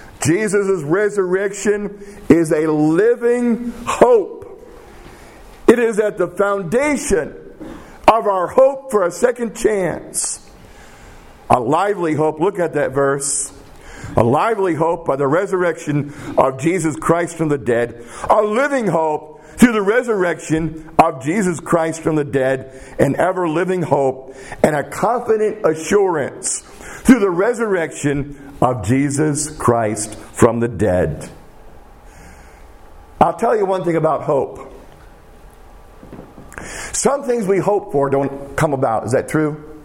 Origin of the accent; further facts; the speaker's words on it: New York, United States; New York State, I'm ashamed to say my home state